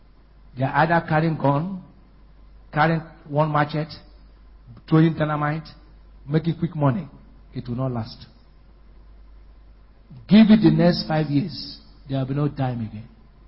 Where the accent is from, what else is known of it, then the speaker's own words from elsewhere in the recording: Bonny, Rivers, Nigeria; born there; I was born in Bonnie.